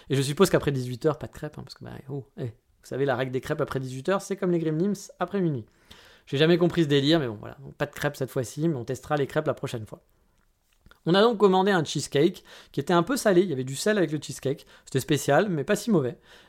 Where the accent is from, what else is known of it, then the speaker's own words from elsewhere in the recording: France; je suis un bon français pour ça